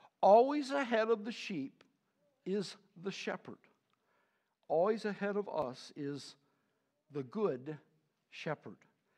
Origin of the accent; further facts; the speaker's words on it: Detroit, Michigan, United States; When I grew up in Greater Detroit, a pistol was called a rod.